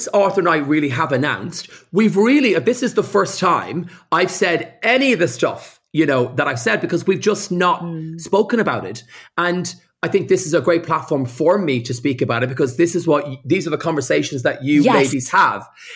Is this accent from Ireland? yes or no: yes; Ireland; You know, being gay and being Irish and being Catholic and all anything I've done in television, it's that fight hard.